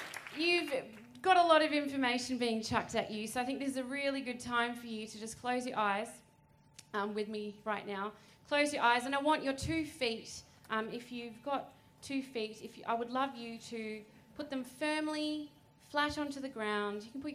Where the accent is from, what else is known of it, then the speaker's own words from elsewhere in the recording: Western Australia, Australia; born there; as a settler on Noongar land from WA, I was born on Noongar land in WA